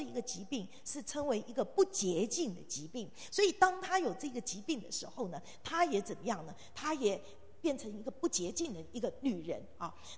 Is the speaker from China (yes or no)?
yes; China; 所以我们中国人嘛，就很喜欢照相，去哪里旅游都要啪。